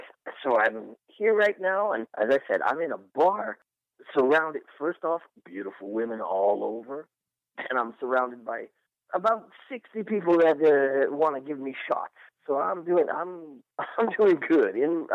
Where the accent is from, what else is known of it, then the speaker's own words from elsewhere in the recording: Uppsala, Uppsala County, Sweden; now in United States; I come from Sweden, Uppsala.